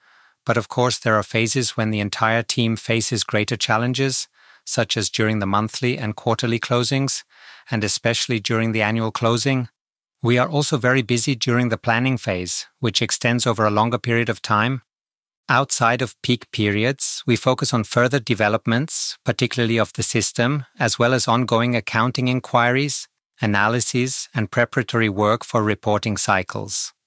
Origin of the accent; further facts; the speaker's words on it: Vöcklabruck, Upper Austria, Austria; I attended a commercial college in my hometown of Vöcklabruck.